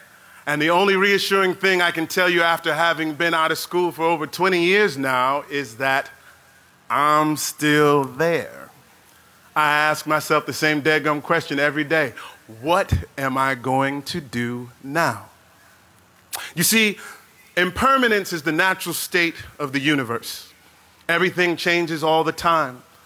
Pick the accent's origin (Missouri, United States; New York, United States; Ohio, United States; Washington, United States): Missouri, United States; St. Louis; Everywhere I go in these United States, when I tell folks that I'm from St. Louis, they inevitably ask me two questions.